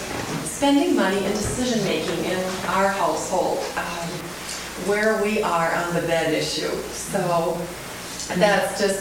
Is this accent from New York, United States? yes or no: yes; Brooklyn, New York, United States; I grew up in Brooklyn, New York.